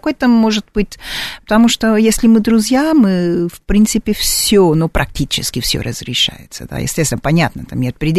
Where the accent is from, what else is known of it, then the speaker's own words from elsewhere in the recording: Russia; also born or lived in Portugal; Я когда отсюда уехала из России